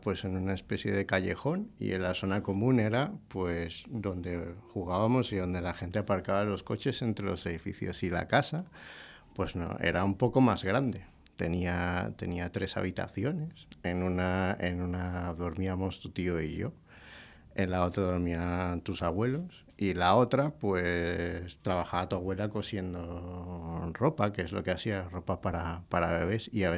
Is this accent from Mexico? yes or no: no; Caracas, Capital District, Venezuela; born there; Yo nací el 26 de septiembre. Bueno, nací en Caracas, en Venezuela, un sitio que está en Sudamérica, lejos de aquí. Y nací un 26 de septiembre del 83, ya tengo años, ¿eh? 39.